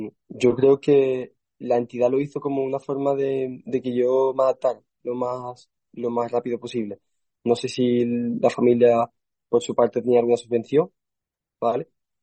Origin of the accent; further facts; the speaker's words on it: Morocco; Pero cuando he tenido que compartir espacio con, siendo solo el marroquí, ahí sí lo he tenido un poquito más complicado